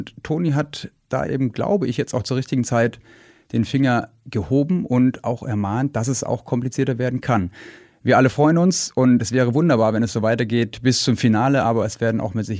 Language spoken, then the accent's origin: German; Germany; wir sind Deutsche.